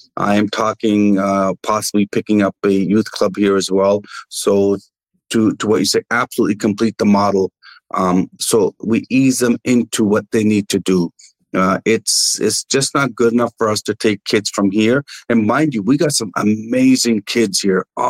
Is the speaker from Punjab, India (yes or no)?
yes; Punjab, India; Listen, I'm Punjabi. I'm Indian, right? We always want a deal.